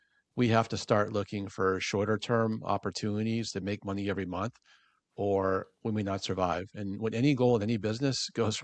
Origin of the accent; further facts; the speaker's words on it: Georgia, United States; I grew up in Georgia, middle class family, first of my family to leave the South to attend college at UPenn-Wharton.